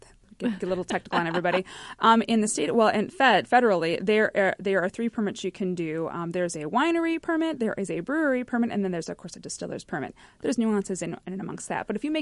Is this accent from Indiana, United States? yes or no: yes; Indiana, United States; We are from Indiana, both of us. We've lived and worked all over the United States.